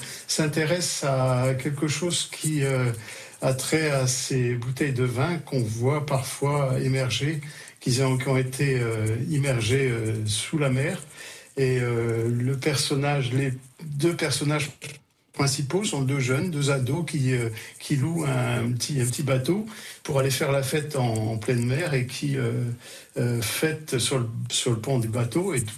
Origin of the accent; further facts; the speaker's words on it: Grand Est, France; quand on vient de la Lorraine, c'est un univers où les plantes ne sont pas les mêmes